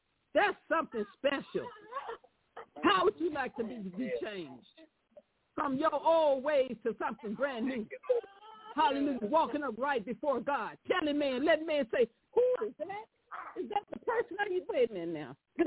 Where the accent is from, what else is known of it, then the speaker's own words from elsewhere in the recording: Arkansas, United States; I've been down here in Arkansas, which is my hometown.